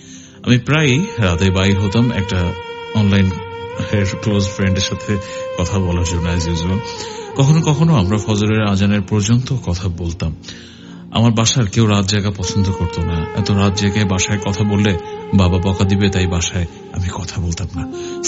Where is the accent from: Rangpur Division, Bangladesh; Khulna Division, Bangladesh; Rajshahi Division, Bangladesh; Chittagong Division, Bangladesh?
Chittagong Division, Bangladesh; Chittagong; আমি চট্টগ্রাম বিশ্ববিদ্যালয়ে থাকি। আমার বাবা সরকারি চাকরি করে একটা, তাই ছোট থেকে আমি চট্টগ্রামেই বড় হয়েছি।